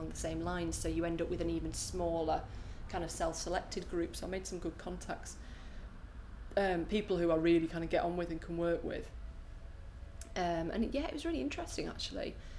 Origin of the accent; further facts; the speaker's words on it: Huddersfield, Yorkshire and the Humber, United Kingdom; I grew up in Huddersfield, which is nice, I think, but kind of very sort of small town sort of place, and more so when I was growing up there in the 80s. I think now it's almost a suburb of Leeds and Manchester.